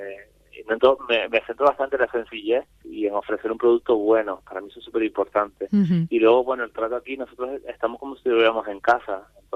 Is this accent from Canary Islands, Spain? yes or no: yes; La Orotava, Canary Islands, Spain; en el norte, que yo soy de la Orotava